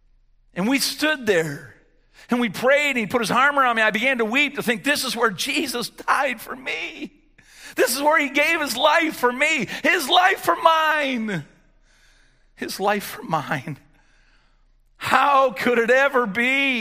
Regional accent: Canada; listen, I'm Canadian. But I want to thank you for your service.

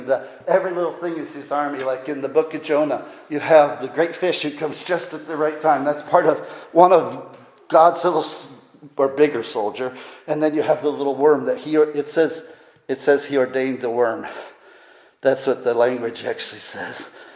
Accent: Illinois, United States; I was from Illinois, all flat. That's what I was used

